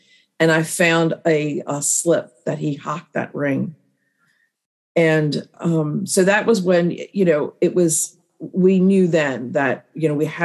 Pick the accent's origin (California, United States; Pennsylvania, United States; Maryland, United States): Maryland, United States; Gardenville; I grew up. I grew up in Gardenville. We moved to Perry Hall in, I think it was 2001.